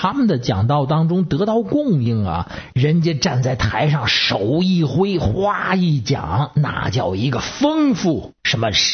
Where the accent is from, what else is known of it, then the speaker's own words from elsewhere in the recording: Beijing, China; ，有时间我再接着跟您聊。